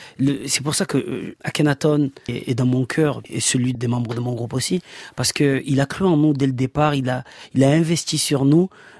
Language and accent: French; Marseille, Provence-Alpes-Côte d'Azur, France; Bien sûr qu'on est français, on est fier de l'être, mais marseillais, c'est quelque chose qui dépasse beaucoup de choses.